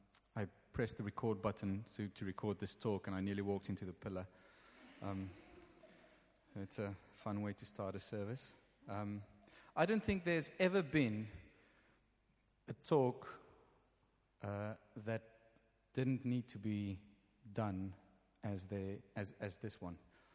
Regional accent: South Africa; I'm South African, and I love rugby.

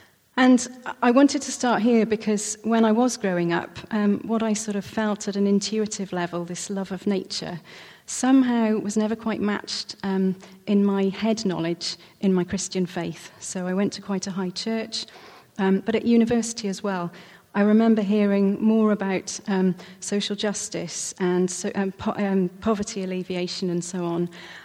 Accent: Wales, United Kingdom; my favourite place happens to be close to where I grew up in South Wales near the Gower Peninsula.

